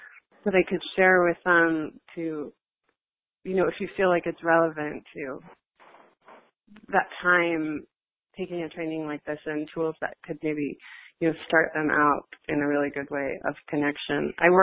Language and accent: English; New York, United States; Hi. I'm from New York. Hello.